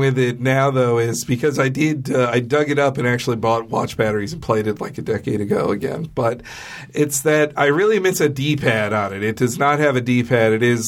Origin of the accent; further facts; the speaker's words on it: Atlanta, Georgia, United States; also born or lived in Arkansas; I was like 7. It was 89. I'm 7. We're moving from Arkansas to Atlanta.